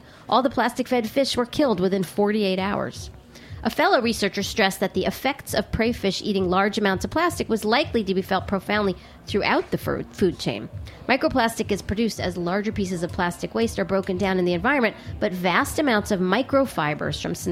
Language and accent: English; New York, United States; You know, I grew up in New York.